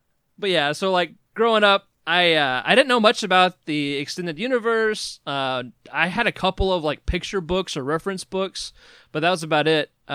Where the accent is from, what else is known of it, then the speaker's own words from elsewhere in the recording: Hendersonville, Tennessee, United States; now in Texas, United States; so I grew up in Nashville, Hendersonville, Tennessee, and, went to Harding and kind of been moving my way west. So now I am in rural Northeast Texas.